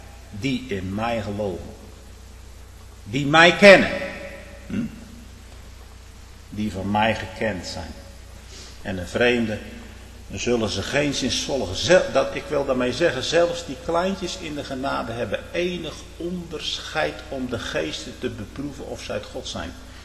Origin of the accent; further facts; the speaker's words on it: Netherlands; Wij als Hollanders zouden zeggen, ruim op die boel.